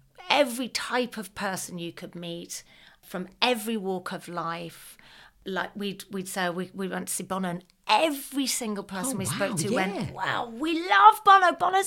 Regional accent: United Kingdom; as a Brit

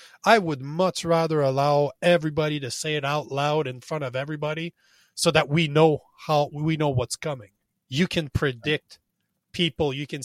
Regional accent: Canada; We're both Canadian. We come from the same place.

